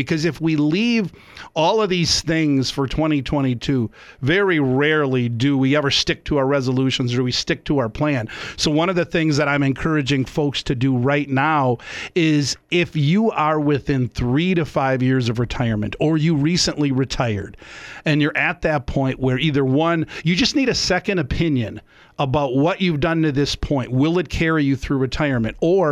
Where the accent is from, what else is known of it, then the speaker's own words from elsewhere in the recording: Milwaukee, Wisconsin, United States; In Milwaukee, and we would all go bowling, myself, my cousins, grandparents, and that's what I remember growing up around Thanksgiving.